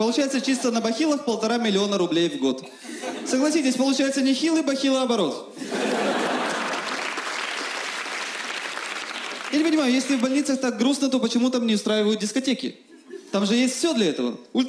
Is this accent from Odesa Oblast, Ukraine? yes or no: yes; Odesa, Odesa Oblast, Ukraine; Например, в Одессе, откуда я родом, лечить зубы в 3 раза дешевле.